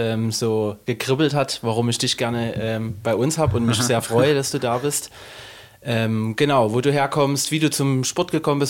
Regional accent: Dresden, Saxony, Germany; ich komme ja aus Dresden

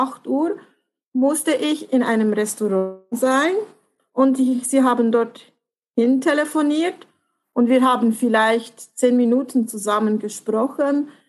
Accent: Switzerland; hatten eine Wohnung in Spanien, in einem Dorf am Strand. Und ja, und als Schweizerin, es war schon nicht einfach, so als junge Schweizerin dort zu sein.

